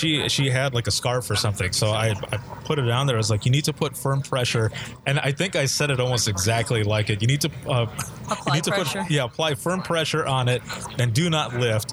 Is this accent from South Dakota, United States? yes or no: no; Allegan, Michigan, United States; I said, I'm from Allegan.